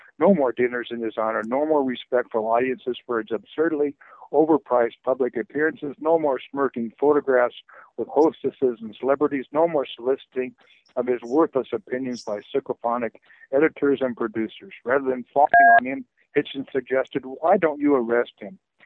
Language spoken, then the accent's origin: English; Duluth, Minnesota, United States; it's been another long week in Duluth, Minnesota, my hometown, at the end of the empire.